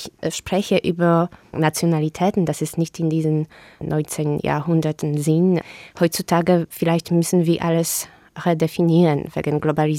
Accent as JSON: {"language": "German", "country": "Poland", "tie": "born or raised there", "second_language": "German", "lives_now": "Germany", "said": "ich fühle mich als ein Polin. Ich bin polnisch. Ich bin in Polen aufgewachsen."}